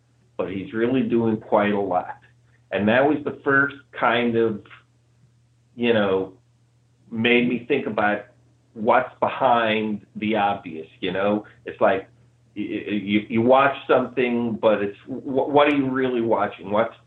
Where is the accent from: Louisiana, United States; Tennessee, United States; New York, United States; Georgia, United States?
New York, United States; Bronx; I grew up in the Bronx with a lot of friends. Very, you know, the Bronx was not a place for weakness.